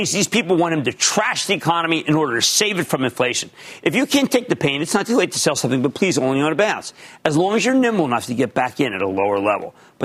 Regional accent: New Jersey, United States; I want to go to Jason in my home state of New Jersey.

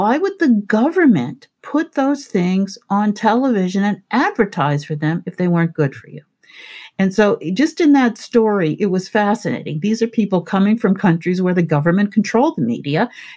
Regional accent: Cleveland, Ohio, United States; I myself, as a Black woman growing up in Cleveland, Ohio, would never have come to those kinds of conclusions without their input

